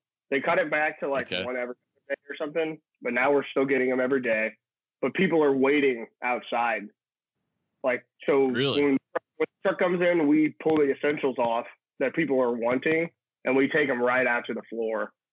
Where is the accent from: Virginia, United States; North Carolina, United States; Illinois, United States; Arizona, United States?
Illinois, United States; like, people around here are like, yeah, we're just from St. Louis.